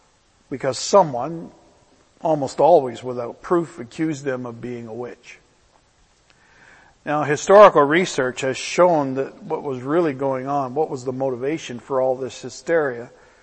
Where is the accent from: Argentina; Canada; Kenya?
Canada; Brantford, Ontario; I remember years ago there was a man in Brantford, my hometown, who won a sizable lottery winning.